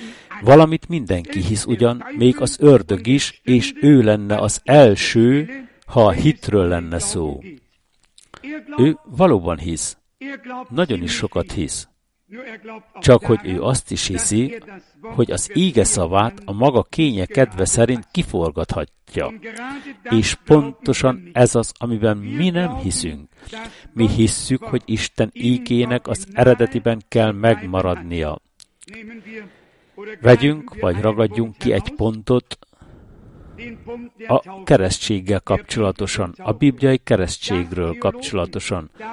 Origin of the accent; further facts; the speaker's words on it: France; Igenis, francia vagyok, igenis katolikus vagyok, és igenis ateista vagyok.